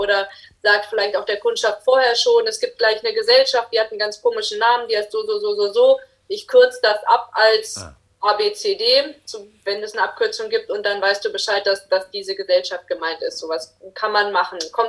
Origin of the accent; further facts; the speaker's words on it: Düsseldorf, North Rhine-Westphalia, Germany; ich bin ja in Düsseldorf groß geworden und hatte da dann auch, weil ich da angefangen habe, Gebärdensprache zu lernen, auch einige so Düsseldorfer Gebärden da noch drauf